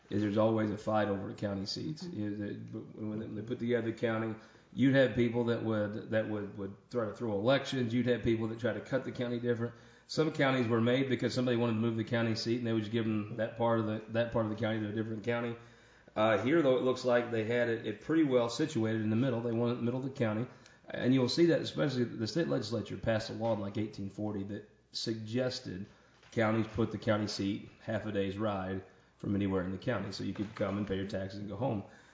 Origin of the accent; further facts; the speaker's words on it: Missouri, United States; Now, I'm from the Boot Hill. We call a ford basically a shallow part in the creek where you can cross.